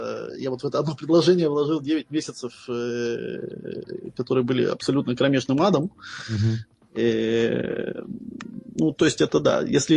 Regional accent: Saint Petersburg, Russia; now in Israel; Я последние 20 лет обитаю в Израиле. В оригинале я из Питера.

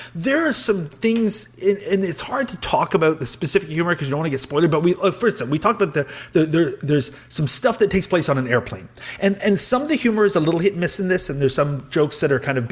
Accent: Canada; Here in Canada, we sp

